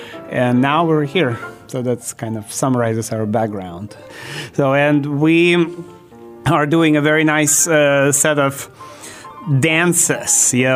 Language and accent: English; Russia; now in United States; I'm from Russia, she's from Belarus. And April 17th, we actually became the U.S. citizens. And we're very, very happy about this. And I came to this country in 1992.